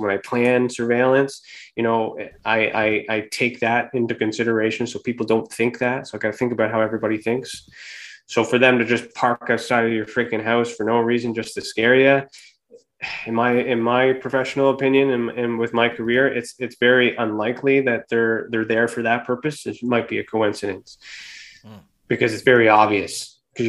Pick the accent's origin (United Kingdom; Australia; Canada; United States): Canada; especially here in Canada. So I'm Canadian.